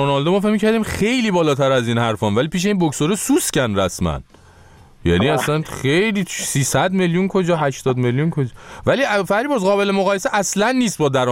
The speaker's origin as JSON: {"language": "Persian", "country": "Iran", "said": "البته خب بگم ما چون ایرانی هستیم"}